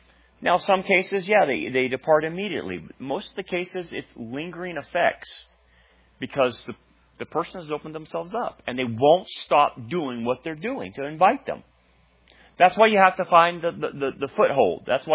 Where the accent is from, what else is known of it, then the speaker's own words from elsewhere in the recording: Delano, California, United States; When I grew up in Delano